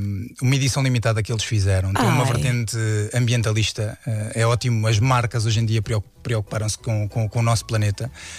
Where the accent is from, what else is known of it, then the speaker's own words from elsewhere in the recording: Moura, Alentejo, Portugal; Sou alentejano, é bom.